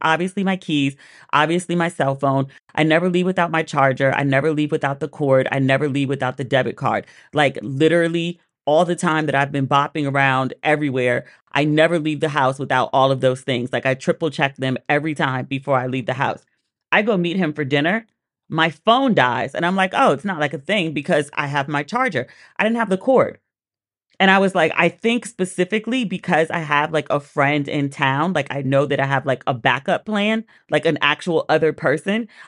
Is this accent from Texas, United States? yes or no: no; Washington, District of Columbia, United States; He asked me where I was from. I said, I'm from Washington, D.C.